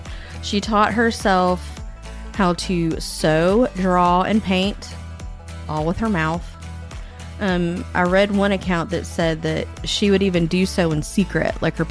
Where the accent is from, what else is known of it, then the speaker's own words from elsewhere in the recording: Texas, United States; you know who's next? My home state of Texas.